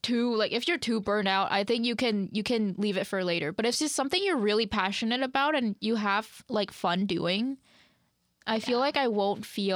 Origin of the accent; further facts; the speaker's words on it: Vietnam; I'm from Vietnam.